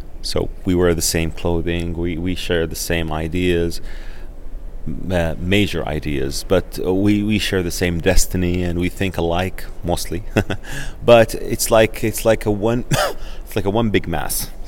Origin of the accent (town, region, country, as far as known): Jeddah, Makkah Province, Saudi Arabia; born or raised there; now in Abu Dhabi, United Arab Emirates